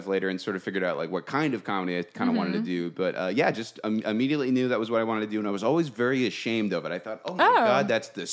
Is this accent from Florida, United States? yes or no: no; Chino, California, United States; I'm from Chino, California. Are you familiar?